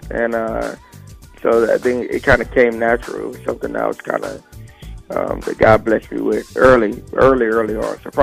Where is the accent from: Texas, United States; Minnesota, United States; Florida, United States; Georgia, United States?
Georgia, United States; Columbus; also born or lived in Warner Robins / North Carolina / South Carolina; I grew up primarily in Georgia, in Columbus, Georgia.